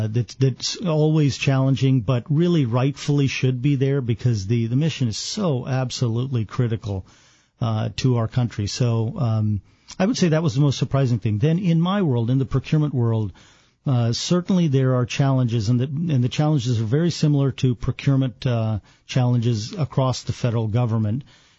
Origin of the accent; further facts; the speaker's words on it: United States; As an Indian guy, I just felt like all of us as Americans need to step up